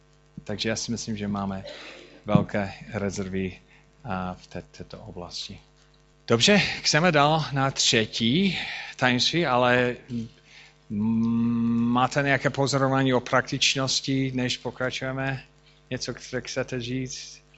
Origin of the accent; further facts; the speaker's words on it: United States; Czech is a second language; já jsem Američan, jsem poprvé v Austrálii